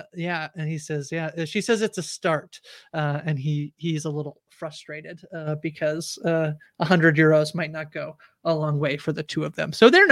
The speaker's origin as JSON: {"language": "English", "country": "Canada", "said": "I'm Canadian, I don't have great French"}